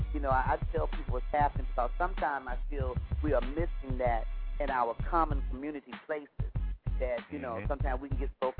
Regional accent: Georgia, United States; I'm from Georgia, and I came out here years ago, and I got hooked

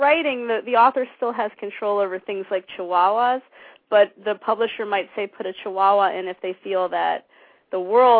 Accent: New York City, New York, United States; I grew up in New York. I grew up on the Upper West Side and on McDougal Street and at the end of my childhood in Tribeca before there was a supermarket. And, I'm a New York City kid.

